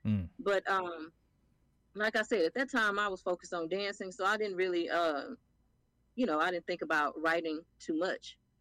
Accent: the South, United States; But I grew up in the South, not on the East Coast, not on the West Coast

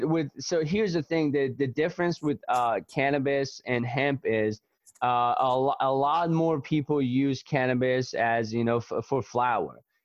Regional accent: Atlanta, Georgia, United States; moved away; So I've decided to move from my hometown, Atlanta, Georgia, to come out in Southern Oregon

